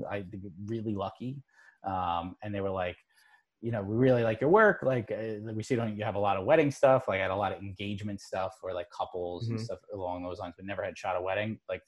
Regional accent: New York, United States; Okay. I'm from New York, so I absolutely sling it sometimes.

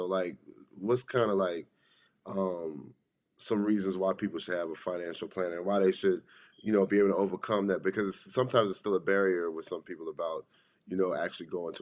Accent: Prince Frederick, Maryland, United States; I'm from Prince Frederick, Maryland. It's Southern Maryland out here in Calvert County.

